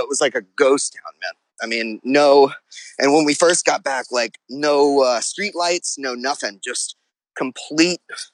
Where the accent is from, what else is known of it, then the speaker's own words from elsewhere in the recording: New Orleans, Louisiana, United States; Oh, no, born and raised. Haven't really lived anywhere else.